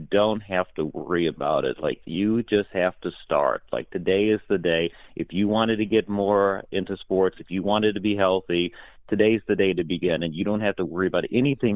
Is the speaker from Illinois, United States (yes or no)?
yes; Kankakee, Illinois, United States; born there; Yes, I was born in Kankakee, Illinois, just south of Chicago, and I am one of 2 siblings.